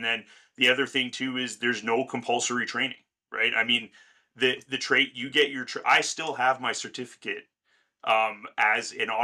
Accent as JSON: {"language": "English", "region": "Ontario", "country": "Canada", "tie": "born or raised there", "also_born_or_lived": "Edmonton / Vancouver", "said": "I grew up here in Ontario. I worked at one particular shop here. When I was 18, I left, went to Edmonton. I lived in Edmonton myself at the age of 18."}